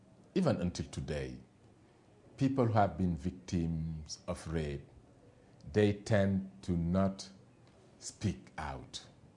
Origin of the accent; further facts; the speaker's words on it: Senegal; Because even in Senegal, my hometown, if I take, there is one region called Kaolack.